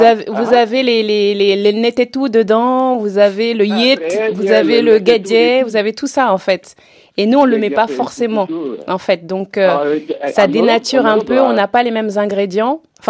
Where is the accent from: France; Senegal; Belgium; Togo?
Senegal; Moi, je suis sénégalaise.